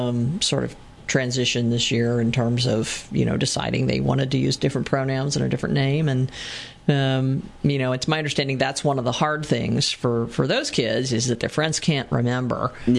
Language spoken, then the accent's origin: English; Bristol, Virginia, United States; I grew up in Bristol, Virginia, and it would have been a very different scene, I think.